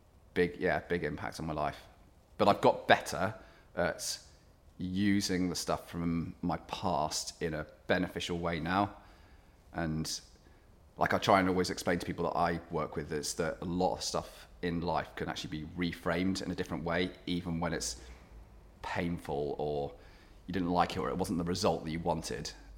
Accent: South West England, United Kingdom; born or raised there; also born or lived in South Africa

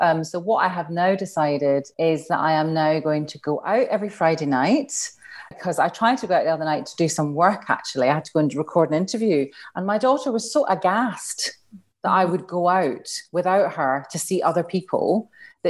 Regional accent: Glasgow, Scotland, United Kingdom; so I was born in 1971. The 70s and the 80s were kind of my formative years. I grew up in Glasgow as well

